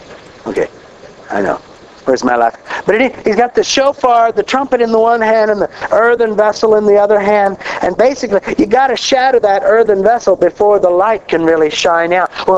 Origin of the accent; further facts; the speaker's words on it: Kansas, United States; So aren't you glad I came all the way from Kansas to tell you, you got to die.